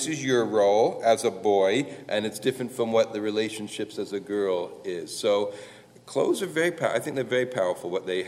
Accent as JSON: {"language": "English", "region": "East Coast", "country": "United States", "tie": "born or raised there", "said": "And I certainly remember growing up on the East Coast, right?"}